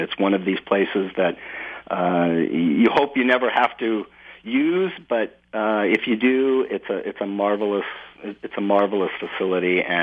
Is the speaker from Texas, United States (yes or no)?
no; California, United States; moved away as an adult; I came from California 7 years ago. We moved up here with our family